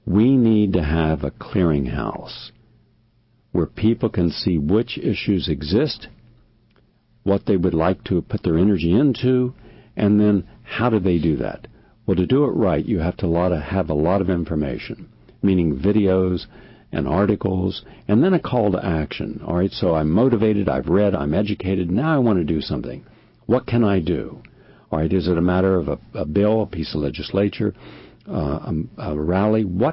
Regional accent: West Virginia, United States; Well, see, I'm from West Virginia. I'm part redneck.

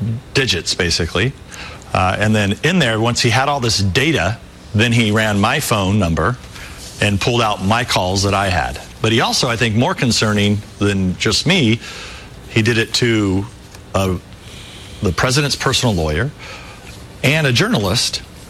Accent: California, United States; So I'm a Californian. So for sure, state law, you cannot release somebody's phone records.

